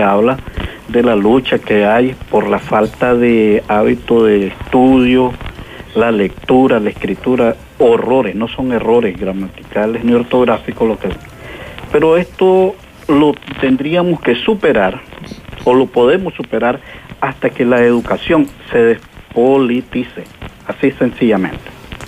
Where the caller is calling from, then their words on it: Managua, Nicaragua; Soy nicaragüense, 30 años en educación primaria, secundaria y superior.